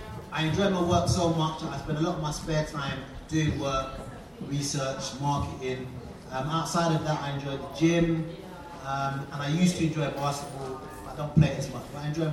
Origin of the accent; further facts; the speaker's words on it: Croydon, London, United Kingdom; also born or lived in Battersea; My background was I was born around Battersea area, and at school age I was moved to Croydon. So I actually went to this school upstairs. So I went to Ashburton School.